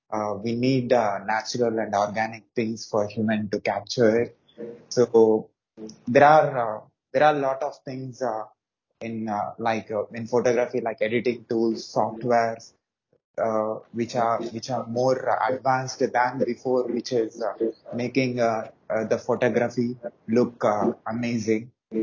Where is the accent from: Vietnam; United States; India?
India; I'm from India.